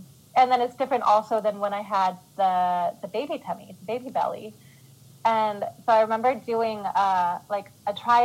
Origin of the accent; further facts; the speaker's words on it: Portland, Oregon, United States; And I'm like, I'm from Portland. Of course I have.